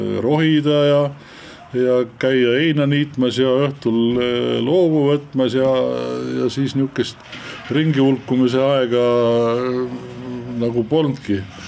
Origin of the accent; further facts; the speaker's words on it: Kaavi, Saare County, Estonia; Mina olen tegelikult Sõrvest pärilt, täitsa Kaavi külast. Vanaema järgi siis oleks võinud öelda, et Pendi talust.